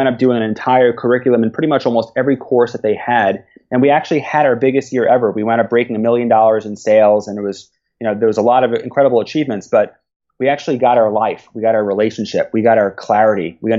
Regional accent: New York, United States; I grew up in New York, and I went to elementary school, high school, Queens College.

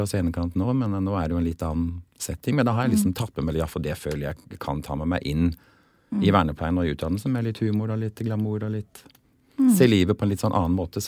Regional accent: Kristiansand, Agder, Norway; Og da står jeg hjemme I TV-stua mi på Søm I Kristiansand, der jeg da oppvokst etter jeg kom til Norge.

